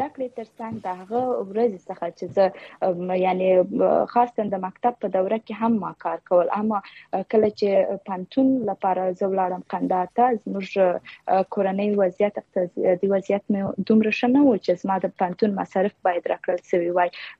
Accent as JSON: {"language": "Pashto", "town": "Shajoy", "region": "Zabul", "country": "Afghanistan", "said": "زه د یو د افغانستان د یو ولایت، زابل ولایت د یو ولسوالۍ پورې تړاو لرم، شاجوی ولسوالۍ نه راغلم مرکز قلات."}